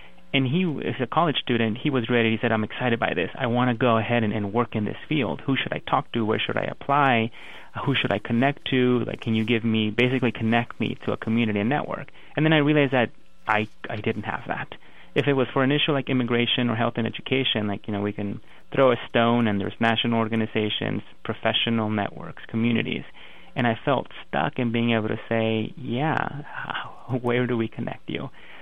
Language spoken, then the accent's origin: English; California, United States; also born or lived in Mexico; I was born in Mexico. And so up until the age of 9, that experience of enjoying the outside, which was different really than coming to the U.S. So once I migrated to California and grew up in the Central Valley